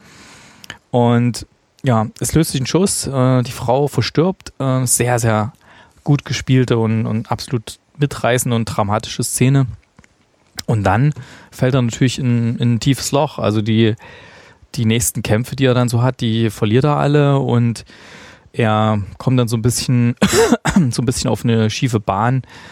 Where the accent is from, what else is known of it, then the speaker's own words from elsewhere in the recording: Thuringia, Germany; Also in meiner alten Heimat gab es auch hier irgendwie Antenne Thüringen.